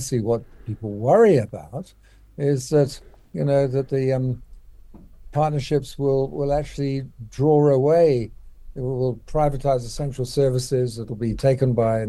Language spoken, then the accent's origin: English; South Africa; trust in our basic capabilities as South African to actually perform well.